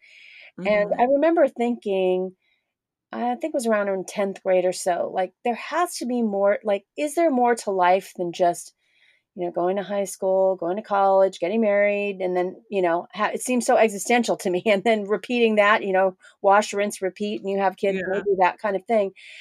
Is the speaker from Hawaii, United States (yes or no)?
yes; Honolulu, Hawaii, United States; And I grew up in Honolulu, Hawaii. Now, where I grew up, there are not very many Christians.